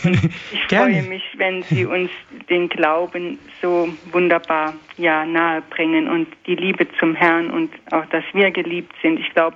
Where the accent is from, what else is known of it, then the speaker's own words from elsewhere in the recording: Opladen, North Rhine-Westphalia, Germany; moved away; Ich bin 600 Kilometer von meiner Heimat entfernt, die Opladen ist. Da bin ich aufgewachsen.